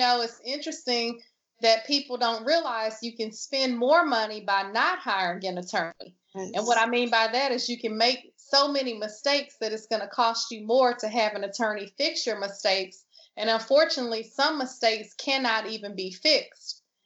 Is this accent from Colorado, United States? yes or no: no; Houston, Texas, United States; now in Maryland, United States; And like I said, growing up in Houston, I was able to do my science projects in the science lab at the community college where my mother worked. And I was always encouraged to participate in different STEM programs. So now I'm here in Maryland.